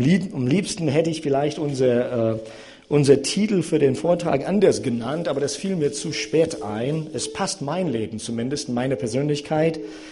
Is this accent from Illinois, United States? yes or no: yes; Chicago, Illinois, United States; meine Heimat übrigens ist mitten in der Stadt Chicago, da bin ich erzogen worden.